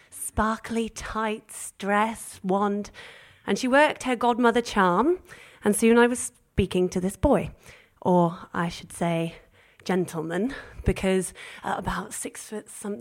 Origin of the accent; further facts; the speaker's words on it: Wales, United Kingdom; I'm Welsh, that's why it was particularly, you know, sentimental.